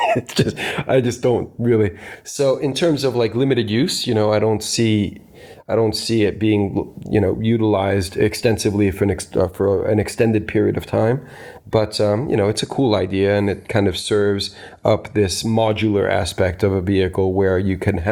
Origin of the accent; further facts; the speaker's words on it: United States; I remember when I was growing up in the States